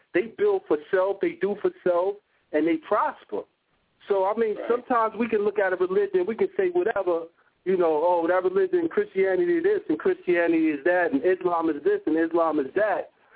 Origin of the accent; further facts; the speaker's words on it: Brooklyn, New York, United States; I'm from Brooklyn, but I'm in PA right now.